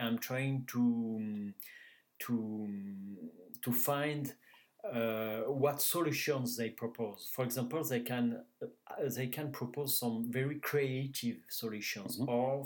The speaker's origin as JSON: {"language": "English", "town": "Montreal", "region": "Quebec", "country": "Canada", "accent": "Montreal", "second_language": "English", "said": "That's why my accent."}